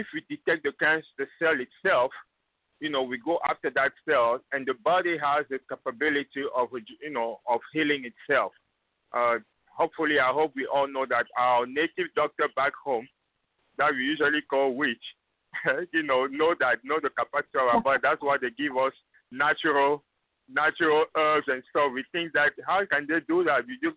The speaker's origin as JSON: {"language": "English", "country": "Cape Verde", "said": "We are not Brazilian. We are Cape Verdean from Africa, et cetera."}